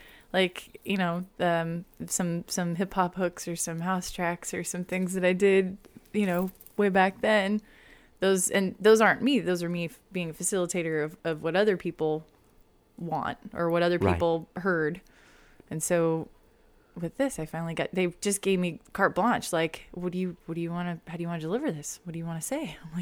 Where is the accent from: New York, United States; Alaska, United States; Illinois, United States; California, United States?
California, United States; West Covina; born there; I was born in West Covina, California.